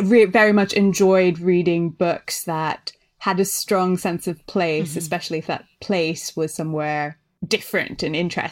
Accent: Sri Lanka; I grew up in Sri Lanka, so naturally I read some local literature

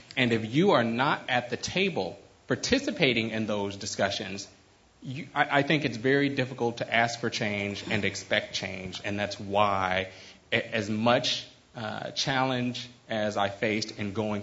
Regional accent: San Francisco, California, United States; And I'm from San Francisco. I'm fourth generation San Franciscan here in the Bayview. I'm the first generation not to grow up in public housing.

